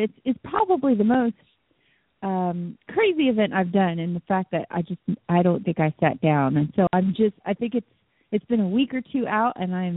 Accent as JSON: {"language": "English", "town": "Kemp", "region": "Texas", "country": "United States", "said": "from Kemp, Texas"}